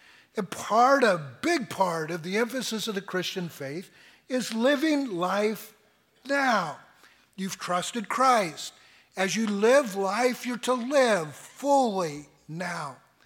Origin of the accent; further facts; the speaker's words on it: California, United States; moved away as an adult; now in Canada; I grew up in Southern California, no French there, and so I was almost 40 when we moved to Quebec, and I undertook the very painful process of learning French.